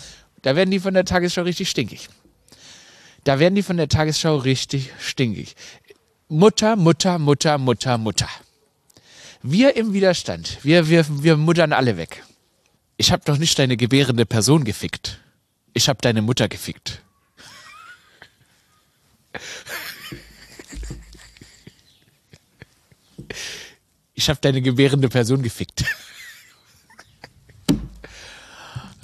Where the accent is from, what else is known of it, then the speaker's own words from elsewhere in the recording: Germany; ich bin Deutscher